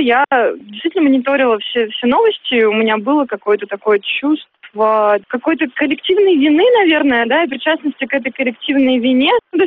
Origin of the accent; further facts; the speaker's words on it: Yekaterinburg, Sverdlovsk Oblast, Russia; я вообще не москвич, я из Екатеринбурга. Но в Екатеринбурге я там ходила с шариками белыми